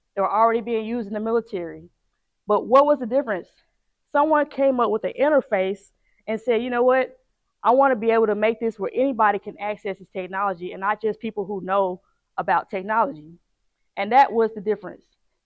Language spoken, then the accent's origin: English; Jackson, Mississippi, United States; now in Atlanta, United States; So I go back and forth between Atlanta and Jackson, which is my hometown, Jackson, Mississippi.